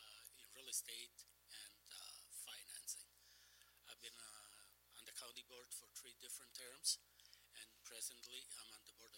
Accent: Italy; English is a second language; now in Kenosha, United States; I've been living in Kenosha for almost 50 years. I came from Italy.

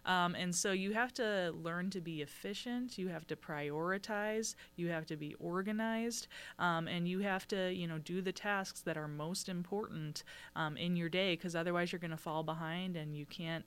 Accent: Kenosha, Wisconsin, United States; Yes, so I was born and raised in Kenosha County, so I went to Bristol Grade School and Central High School, and I still have family in Kenosha County as well.

